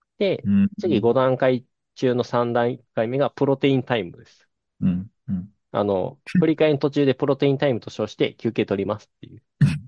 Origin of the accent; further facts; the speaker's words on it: Kansai, Japan; 僕らは関西人なんで